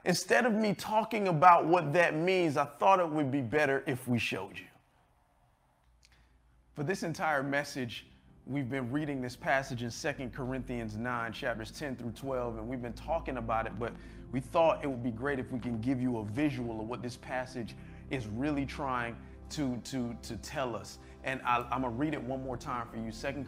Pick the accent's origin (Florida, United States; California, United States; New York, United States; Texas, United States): Florida, United States; Miami; I mean, I was born and raised right here in Miami, Florida. So I speak English okay.